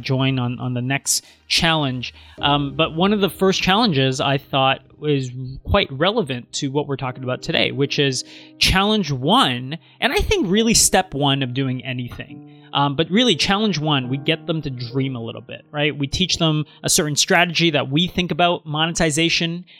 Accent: Canada; I'm Asian, right? But I'm not from China, but grew up in Canada.

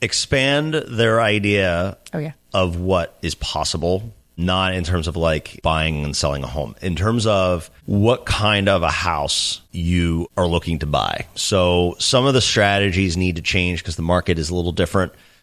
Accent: Philadelphia, Pennsylvania, United States; I grew up in Philadelphia. When she moved down here, she moved to like right by the town that I grew up in.

